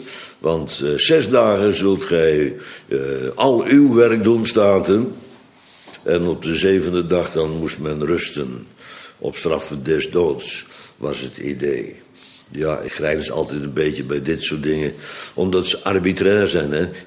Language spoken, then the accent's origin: Dutch; Bodegraven, South Holland, Netherlands; Maar bij ons in Bodegraven was het zo dat een beetje Calvinist verplicht was op zondagmiddag.